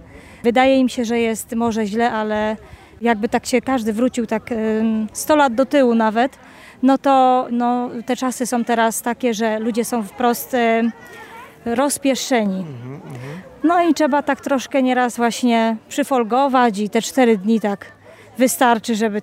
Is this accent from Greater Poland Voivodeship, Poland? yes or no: no; Nowa Wieś, Łódź Voivodeship, Poland; Z Nowej Wsi, parafia Brzeźnio.